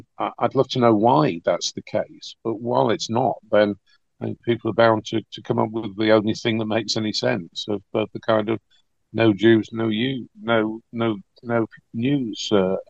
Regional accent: United Kingdom; the money which we have paid for as British taxpayers in aid to that region

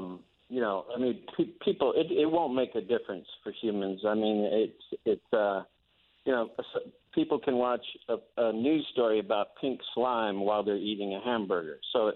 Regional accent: Midwest, United States; born there; I mean, I was born in the Midwest. I ate meat every day of my life.

